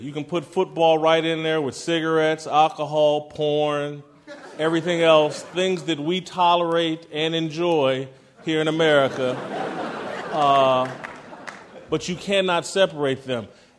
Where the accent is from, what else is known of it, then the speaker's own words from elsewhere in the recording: United States; We're American.